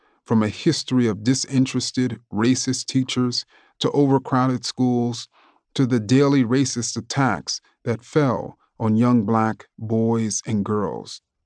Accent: Queens, New York, United States; accent: New York; I lost the purity of my New York accent and jump shot, but I found living, breathing, laughing friends like Chris, Maya, Jovan, and Brandon. My schoolwork did not recover. I never bothered much with class back in Queens.

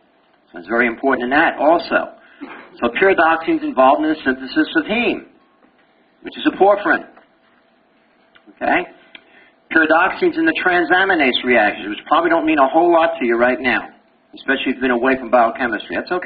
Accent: Uniondale, New York, United States; accent: Brooklyn; also born or lived in Brooklyn; Well, I came from Brooklyn. I was born in Prospect Park, 1943. Whoa. And I lived in Uniondale, Long Island, till I was 18. So I can talk Brooklynese anytime I want.

